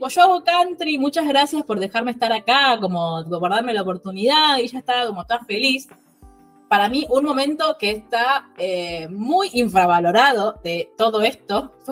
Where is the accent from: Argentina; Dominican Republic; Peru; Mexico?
Argentina; nosotros como argentinas, como latinoamericanas